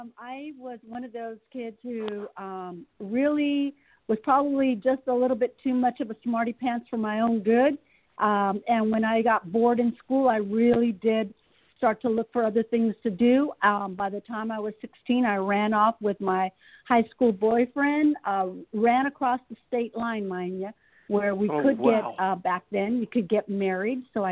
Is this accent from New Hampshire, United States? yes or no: no; California, United States; now in Washington, United States; Actually, I'm in D.C. I'm originally from California, but I moved to D.C. probably